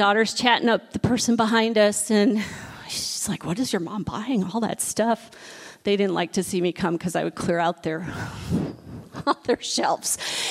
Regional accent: Midwest, United States; moved away; I moved here years ago from the Midwest. When I was growing up, you were either Catholic, Lutheran, or Jewish. That was it.

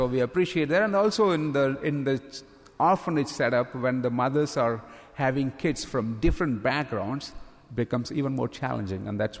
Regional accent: Southeast India, India; first language Tamil; English is a second language; now in United States; I come from India, southeast part of India. We used to say like every state has its own. I speak Tamil, that's my mother tongue.

